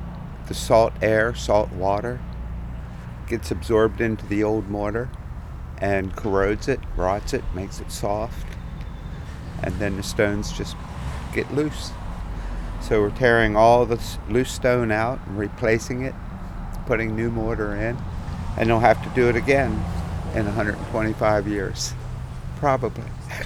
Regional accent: Pennsylvania, United States; And growing up in South Central Pennsylvania, stone walls are everywhere, stone structure, buildings, farms, farm buildings.

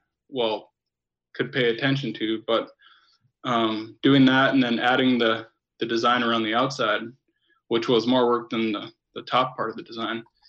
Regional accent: Metlakatla, Alaska, United States; also born or lived in Seattle; from Metlakatla, Alaska. I was born and raised here. After high school, I went to Seattle, and I was in the Carpenters Union there for 10 years.

